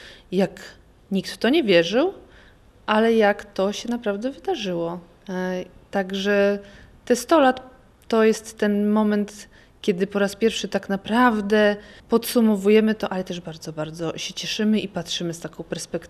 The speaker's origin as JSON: {"language": "Polish", "town": "Gdynia", "region": "Pomeranian Voivodeship", "country": "Poland", "said": "jesteśmy bardzo dumni z tego, że pochodzimy z Gdyni."}